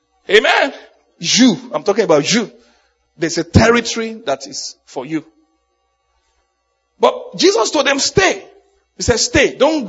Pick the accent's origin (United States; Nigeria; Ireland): Nigeria; moved away; I'm just a Nigerian boy that came here.